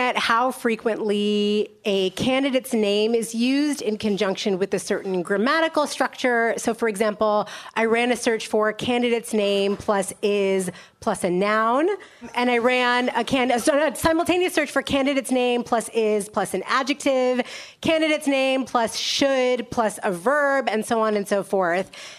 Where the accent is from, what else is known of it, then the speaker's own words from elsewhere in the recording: Cleveland, Ohio, United States; I also wanted to examine the state of Ohio, which is where I'm from originally. I'm from Cleveland, Ohio originally.